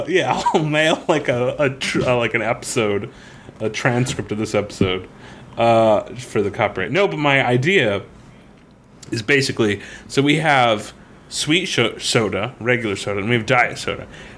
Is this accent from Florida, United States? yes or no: yes; Florida, United States; So growing up in North Florida, obviously, sweet tea is basically everywhere, right?